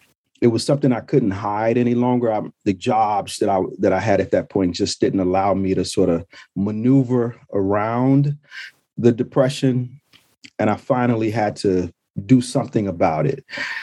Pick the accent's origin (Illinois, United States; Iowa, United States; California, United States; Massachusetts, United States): Illinois, United States; Chicago; Born and raised in Chicago, native Southsider, and grew up like a lot of young people, somewhat rumble tumble. Spent most of my formative years in the Chatham neighborhood and some years in the South Shore neighborhood.